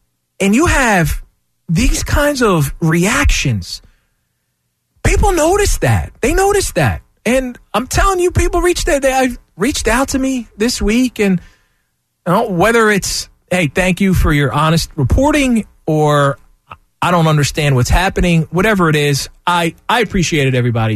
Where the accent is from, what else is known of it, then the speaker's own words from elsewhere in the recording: Philadelphia, Pennsylvania, United States; It's evolved over the years from when growing up in South Philly in a huge family.